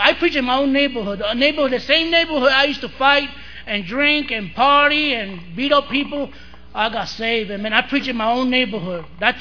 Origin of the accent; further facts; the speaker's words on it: Brooklyn, New York, United States; I got saved in Brooklyn, New York. I'm from Brooklyn, New York. Can you tell from the accent?